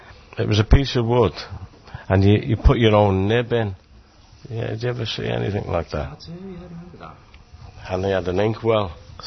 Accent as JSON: {"language": "English", "town": "Bootle", "region": "North West England", "country": "United Kingdom", "said": "I'm from Bootle."}